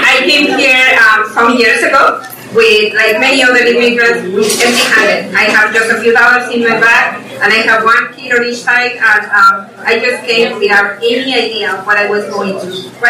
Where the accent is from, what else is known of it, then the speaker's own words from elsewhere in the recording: Mexico; because I am from Mexico, and I'm always going to be proud to be Mexican.